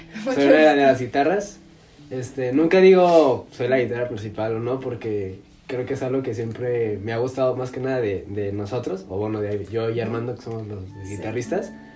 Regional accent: Mexico City, Mexico; also born or lived in Tijuana; soy el único foráneo de la banda. Sí, yo soy de la Ciudad de México.

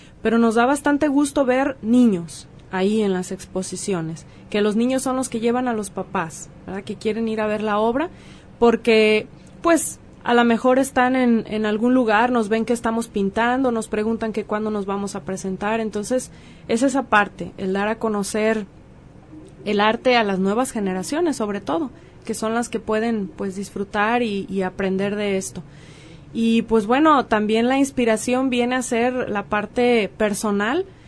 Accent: Autlán, Jalisco, Mexico; somos de Autlán, entonces queremos dar a conocer nuestro municipio.

